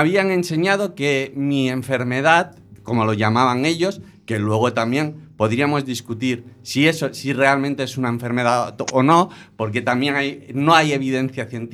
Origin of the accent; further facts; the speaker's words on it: Barcelona, Catalonia, Spain; Yo vengo de Barcelona, vengo de Radio Nicosia